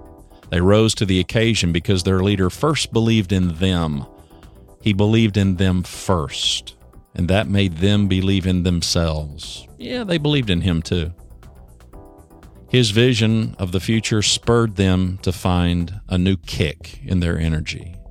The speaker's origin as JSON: {"language": "English", "town": "Dallas", "region": "Texas", "country": "United States", "said": "I'm from Dallas, Fort Worth, Texas. … I'm coming to you from inside"}